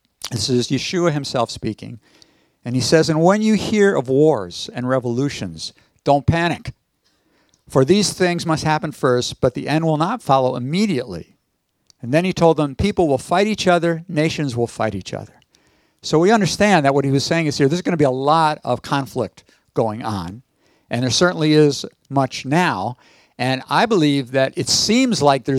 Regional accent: New York, United States; what happened right here in New York State, in my hometown, Sandy.

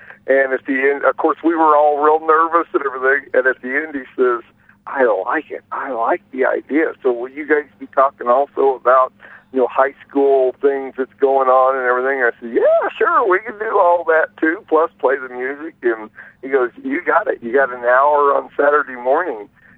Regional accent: Parsons, Kansas, United States; in my hometown of Parsons, Kansas, southeast Kansas.

